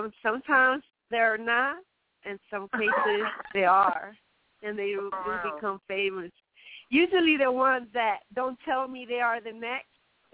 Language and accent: English; New York, United States; maybe I'm from New York, so a lot of people come here to make their dreams come true